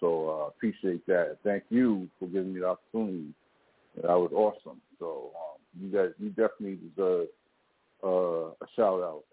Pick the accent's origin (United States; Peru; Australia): United States; Brooklyn, New York; But, you know, I grew up in Brooklyn when I was home.